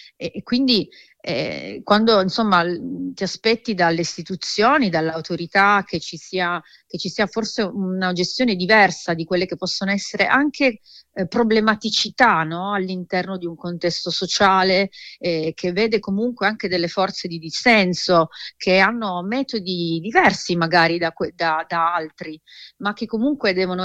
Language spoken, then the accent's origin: Italian; Turin, Piedmont, Italy; sono anche torinese